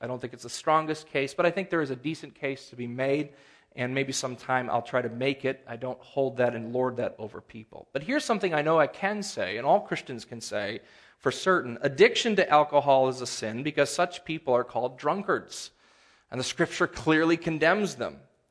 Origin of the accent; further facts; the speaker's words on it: Wisconsin, United States; I grew up in Wisconsin. My favorite team is called the Brewers for a reason, okay?